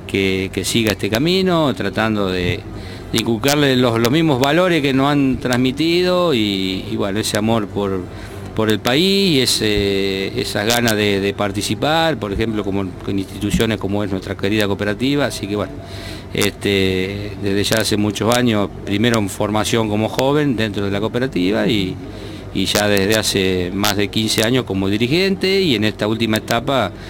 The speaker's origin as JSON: {"language": "Spanish", "town": "Bombal", "region": "Santa Fe", "country": "Argentina", "tie": "born or raised there", "said": "es la primer generación, digamos, que se establece en la zona de Bombal, es mi pueblo natal y donde vivo. Estamos a 100 kilómetros al sur de Rosario, un pueblo de 3.500 habitantes."}